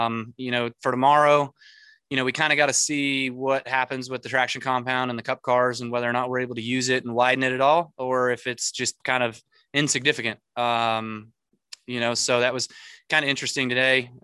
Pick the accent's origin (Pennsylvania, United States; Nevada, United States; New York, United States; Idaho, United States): Nevada, United States; Las Vegas; I'm obviously from Las Vegas, Nevada, and there's a lot of shows out there.